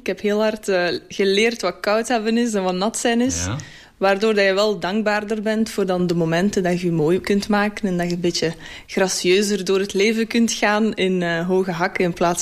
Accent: Geraardsbergen, East Flanders, Belgium; Ik ben 27. Ik ben geboren en getogen in Geraarsbergen.

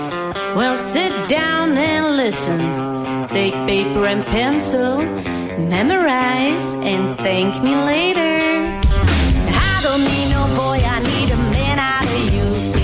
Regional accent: Ghent, Flanders, Belgium; Ja, ik ben van Gent bijvoorbeeld.

